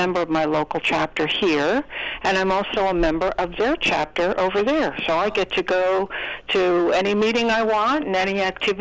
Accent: Woodbridge, New Jersey, United States; Yeah, that's where I was born and raised and went to Woodbridge High School

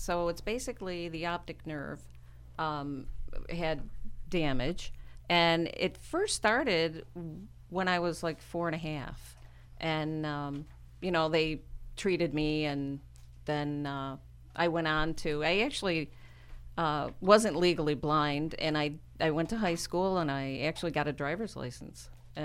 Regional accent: Cicero, New York, United States; I am from upstate New York, yeah. just north of Syracuse, yeah. Cicero, New York.

